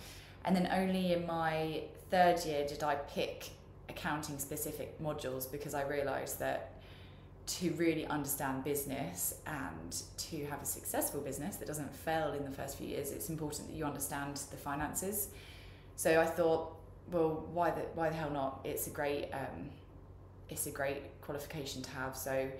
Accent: South East England, United Kingdom; I'm 33 years old. I am from Surrey, work in London.

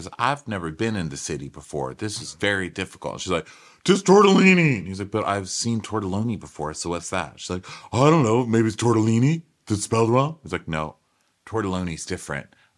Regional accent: Texas, United States; I'm from Texas.

